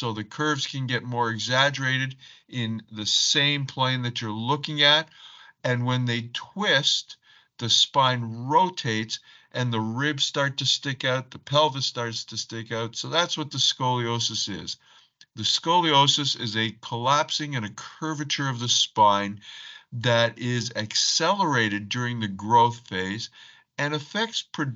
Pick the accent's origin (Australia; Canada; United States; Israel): Canada; Toronto, Ontario; So I grew up in Toronto, Canada. We lived in the downtown area